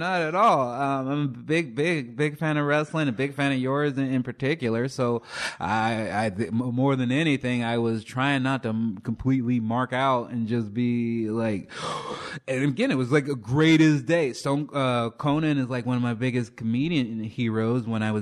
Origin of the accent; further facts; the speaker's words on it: Chicago, Illinois, United States; And I grew up in the south side of Chicago, which is kind of a tough area, and my mom was a single parent